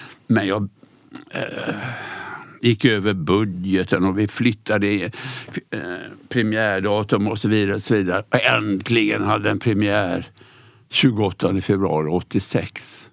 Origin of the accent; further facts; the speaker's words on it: Sweden; Och jag var ensam svensk där. Och jag var så nervös för jag tänkte, för jag är inte särskilt bra på engelska.